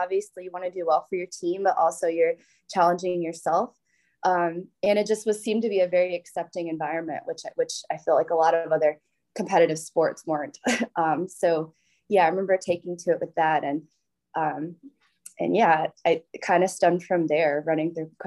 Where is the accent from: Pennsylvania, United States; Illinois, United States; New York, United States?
Illinois, United States; Lake Zurich; So I'm originally from Lake Zurich, Illinois, which is outside of the Chicago suburbs.